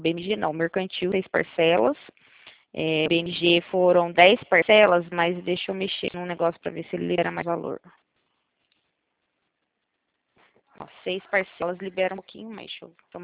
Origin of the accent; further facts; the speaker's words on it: Minas Gerais, Brazil; now in São Paulo, Brazil; Eu, na verdade, eu sou de Minas Gerais. Eu faz pouco tempo que tô morando aqui em São Paulo.